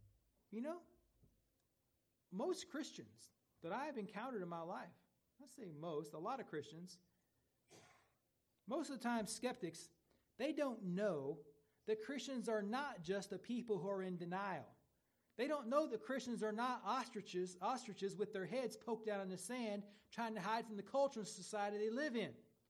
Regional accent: Craigsville, United States; And I told that lady that I was from Craigsville, she was like, can anything good come from Craigsville?

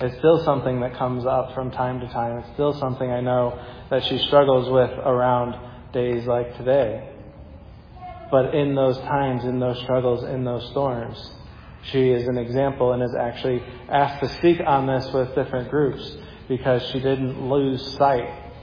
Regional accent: Connecticut, United States; I grew up in Connecticut.

